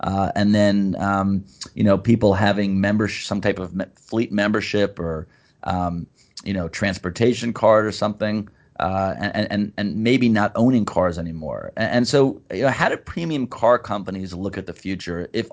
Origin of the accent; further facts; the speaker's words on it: Maryland, United States; I mean, I grew up in Maryland.